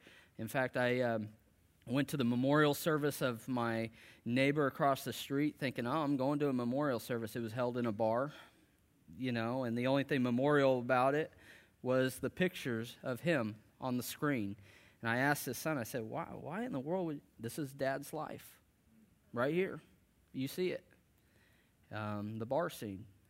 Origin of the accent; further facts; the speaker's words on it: Missouri, United States; because I was from Southwest Missouri.